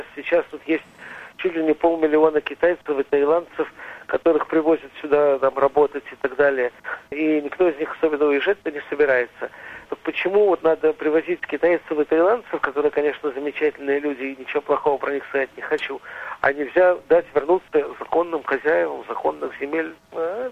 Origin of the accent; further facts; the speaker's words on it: Novosibirsk, Novosibirsk Oblast, Russia; now in Jaffa, Israel; вот я, уроженец Новосибирска, могу жить в Яффе